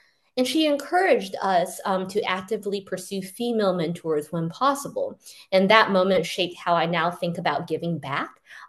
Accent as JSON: {"language": "English", "region": "Kansas", "country": "United States", "tie": "born or raised there", "also_born_or_lived": "Missouri", "said": "So something cool about me is I grew up in the Midwest, in Kansas and Missouri, but my family is Chinese American and we're immigrants."}